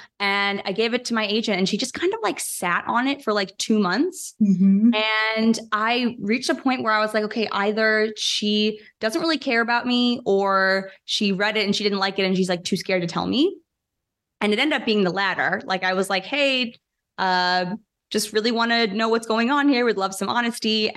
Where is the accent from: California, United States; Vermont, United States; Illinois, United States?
Illinois, United States; Chicago; So I grew up in Chicago, went to college at Harvard, where I studied history and literature.